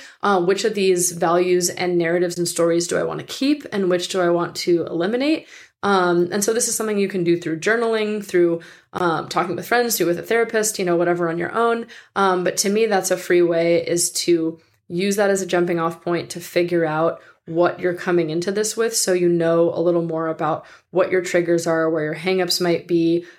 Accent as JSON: {"language": "English", "town": "Chatsworth", "region": "California", "country": "United States", "tie": "born or raised there", "said": "I grew up in Chatsworth, which is where Spahn Ranch was, which is where the Manson family lived."}